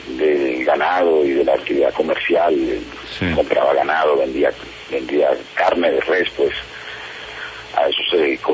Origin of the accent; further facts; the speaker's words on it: Valledupar, Cesar, Colombia; Nosotros, con mi papá y mi mamá, nos criamos en Valledupar.